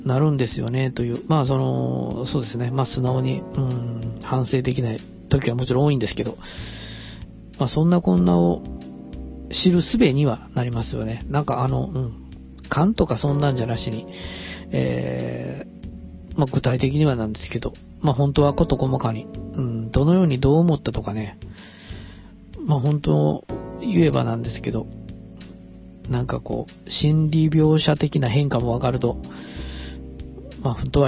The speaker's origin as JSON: {"language": "Japanese", "region": "Kansai", "country": "Japan", "said": "まあ特に関西人ですから、大失敗して面白そうな感じのことはすごく書きたくなるんですよね。"}